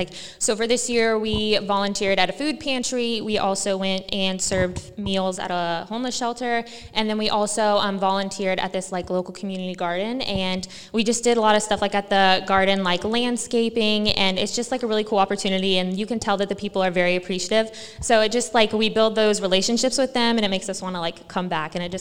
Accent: Chillicothe, Ohio, United States; I'm a second year, and I'm from Chillicothe, Ohio, so a little bit smaller. Well, actually a lot smaller than Columbus.

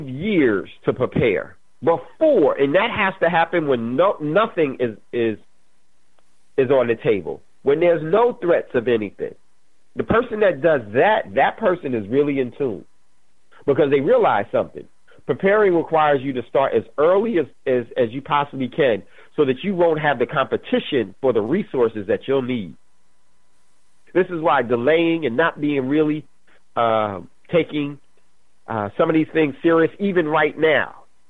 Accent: New Jersey, United States; because I grew up in Jersey, just outside of New York.

